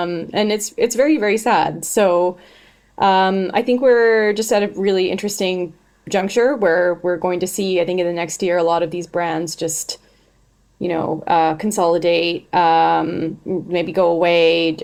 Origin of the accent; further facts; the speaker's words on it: Canada; And maybe I'm a little biased because I'm Canadian